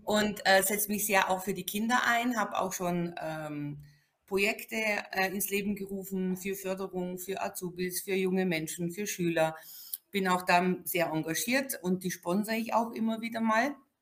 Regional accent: Salzburg, Austria; born there; Also ich bin geborene Österreicherin.

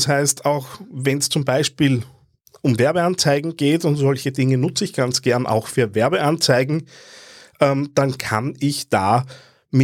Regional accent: Austria; wenn ich als Österreicher da rein quatsche.

